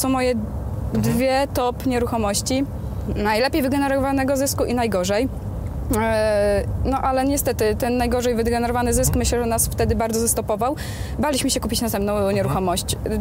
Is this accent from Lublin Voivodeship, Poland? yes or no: yes; Biłgoraj, Lublin Voivodeship, Poland; no i stwierdziliśmy, że no, ogólnie pochodzimy z małej miejscowości, więc flipy racji bytu nie miałyby aż tak jak w większej nieruchomości.